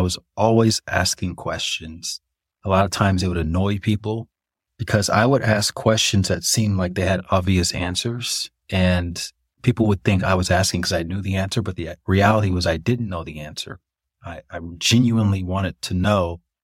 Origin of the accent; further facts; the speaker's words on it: Alabama, United States; I grew up in Alabama where we would go to church every Sunday